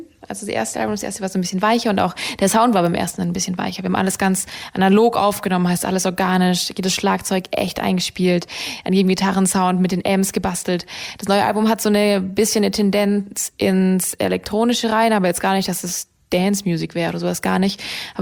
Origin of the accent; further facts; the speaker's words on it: Swabia, Germany; Ich bin in der schwäbischen Küche aufgewachsen. Ich komme aus dem Schwabeländle unter. Unsere Dialekte sind so ein bisschen befeindet